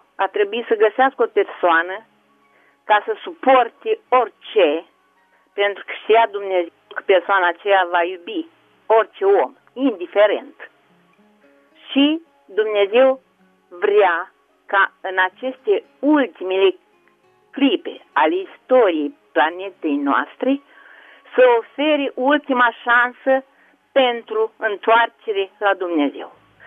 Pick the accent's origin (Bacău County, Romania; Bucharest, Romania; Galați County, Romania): Bacău County, Romania; Bacău; sunt de la Bacău, de fapt. Dar locuiesc aici.